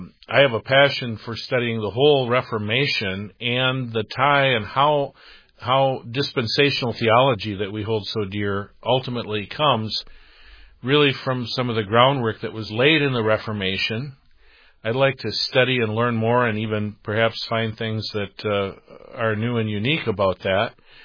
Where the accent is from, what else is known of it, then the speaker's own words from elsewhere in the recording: Wisconsin, United States; While I'm here in Texas, Bruce, which is not my home, I'm from Wisconsin.